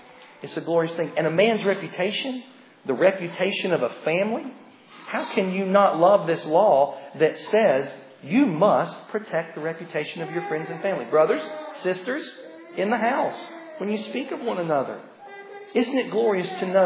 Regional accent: Tennessee, United States; I'm from Tennessee, so we have to keep it pretty simple.

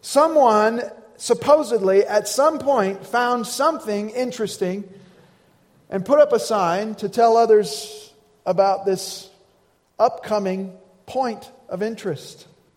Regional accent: Indiana, United States; Growing up in Indiana, I remember going on vacation with my family.

